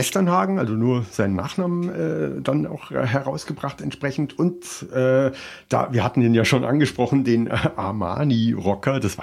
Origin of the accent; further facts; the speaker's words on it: Bavaria, Germany; und wir kommen ja aus Bayern und sind ganz Originale hier.